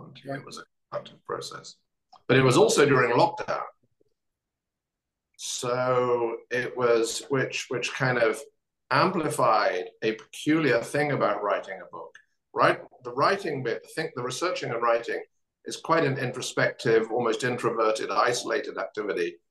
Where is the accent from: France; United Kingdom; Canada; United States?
United Kingdom; England; And I'm an Englishman, so I wouldn't say that unless I meant it.